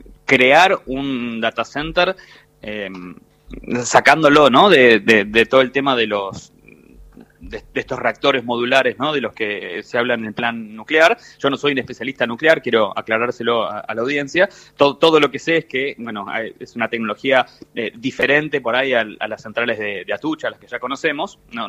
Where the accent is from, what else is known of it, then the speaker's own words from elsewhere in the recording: Argentina; A nosotros, como argentinos, va a cambiar en las familias